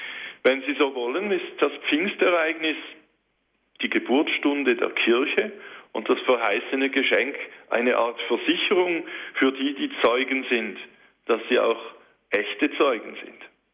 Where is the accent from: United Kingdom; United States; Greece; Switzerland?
Switzerland; ich aus einer ganz anderen Kultur, er aus Afrika, ich aus der Schweiz, einer anderen Sprache